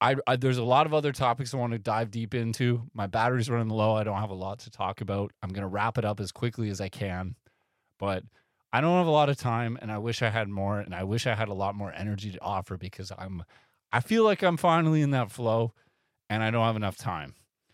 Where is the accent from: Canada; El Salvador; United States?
Canada; And yes, I live in Toronto. I'm from Canada.